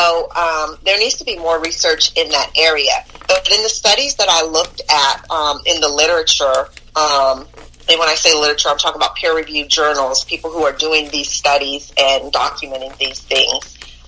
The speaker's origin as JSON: {"language": "English", "region": "California", "country": "United States", "said": "So originally I'm from California."}